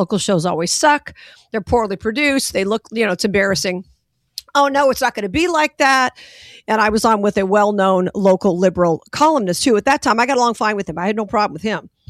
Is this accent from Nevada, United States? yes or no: yes; Las Vegas, Nevada, United States; my hometown, Vegas.